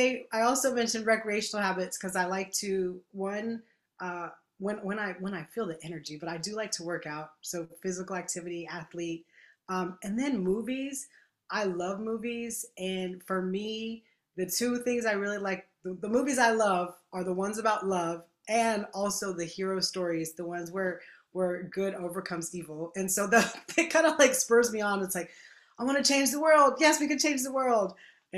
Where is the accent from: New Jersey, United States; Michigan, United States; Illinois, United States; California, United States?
California, United States; Los Angeles; now in Austin, United States; I live in Austin, Texas, and we are very innovative here. We're very caring. I'm originally from Los Angeles, so I know there's a difference.